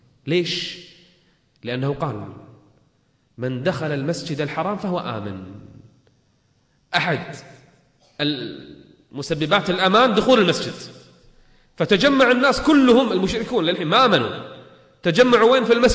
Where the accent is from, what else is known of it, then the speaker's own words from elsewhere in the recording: Kuwait; نادي جميل عندنا بالكويت فقط للصم والبكم